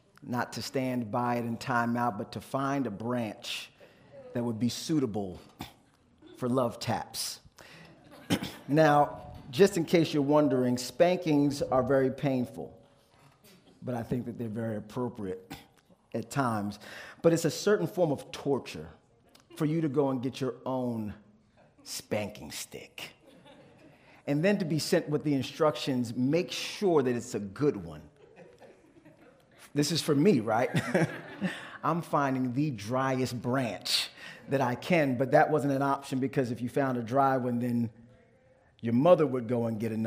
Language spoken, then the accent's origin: English; New Jersey, United States; So I grew up in Northeast New Jersey. So born and raised in America. But while I was born and raised in America in an inner city environment, I was raised by two Haitian immigrants.